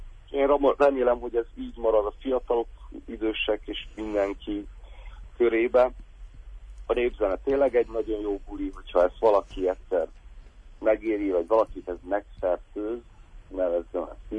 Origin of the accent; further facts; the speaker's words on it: Hungary; Hát ilyen volt magyarként muzsikálni Ausztráliában.